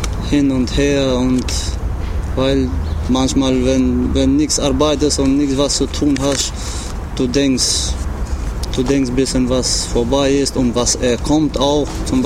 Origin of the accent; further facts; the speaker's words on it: Kosovo; Ich habe überlegt, jetzt ist es auch gut, denn ich kann in meiner Heimat leben und ich bin zurück, freiwillig.